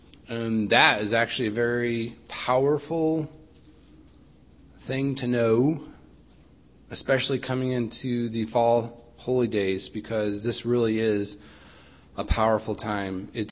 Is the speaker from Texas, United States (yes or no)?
no; Albany, New York, United States; So I remember as a kid growing up in Albany, New York